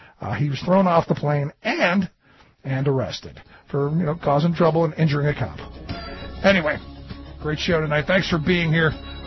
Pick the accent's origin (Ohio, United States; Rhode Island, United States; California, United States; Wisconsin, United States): Ohio, United States; Here's some good news out of my home state of Ohio. You know, the more I talk about it, the more glad I live here.